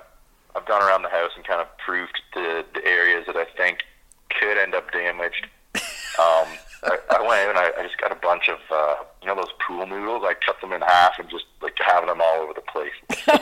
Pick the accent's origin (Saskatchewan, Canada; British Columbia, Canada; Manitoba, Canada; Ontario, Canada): Ontario, Canada; And I grew up in Ontario. And I used to be, you know, kind of acclimatized to it.